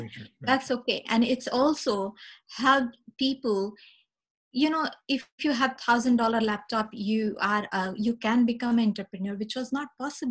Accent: India; like I'm from India, India is like most people live in the village

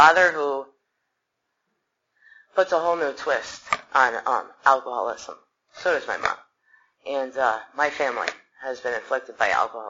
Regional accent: West Haven, Connecticut, United States; I did not go back to West Haven, my hometown. I stayed in this godforsaken town.

